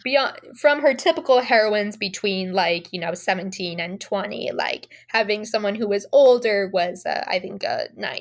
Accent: Ashland, Oregon, United States; we grew up in Ashland, home of the Shakespeare Festival, so, like, theater is awesome.

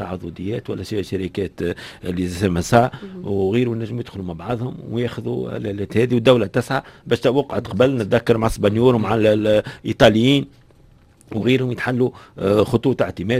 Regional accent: Tunisia

